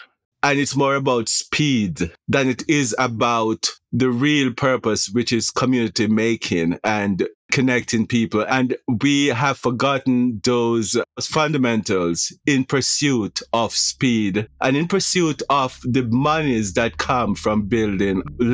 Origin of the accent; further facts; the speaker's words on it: Jamaica; moved away as an adult; now in United States; So I am a Jamaican native, and my choice of where to work or what to do was predicated on the fact that I needed to be able to get a job as an immigrant.